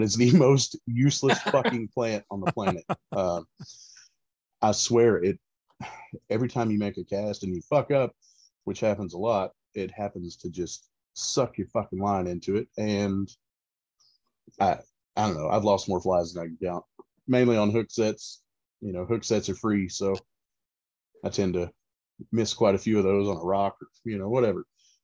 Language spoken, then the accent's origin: English; Florida, United States; moved away; I am originally from Florida, Central Florida specifically. And I've grown up fishing. I've been here in East Tennessee since, I think February of 2000.